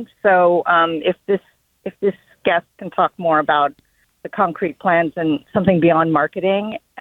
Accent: Los Angeles, California, United States; now in Cincinnati, United States; Hi, I'm from Los Angeles, and I definitely appreciate how green it is here in Cincinnati.

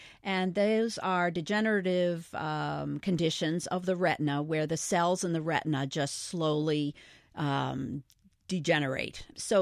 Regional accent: Rockport, Massachusetts, United States; That stems back to my growing up in Rockport, Massachusetts.

